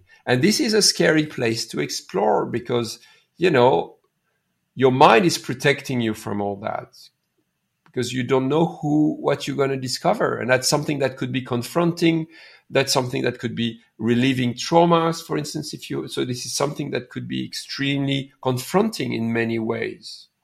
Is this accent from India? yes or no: yes; India; now in Canada; I'm from India. I'm a Canadian from Indian origin.